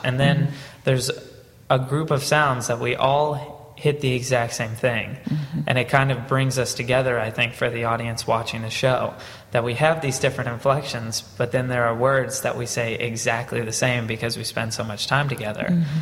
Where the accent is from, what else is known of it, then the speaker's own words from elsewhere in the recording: Kentucky, United States; because it's essentially a Southern drawl, and I was raised in Kentucky, and I had just spent the last 7 years of my life kicking that habit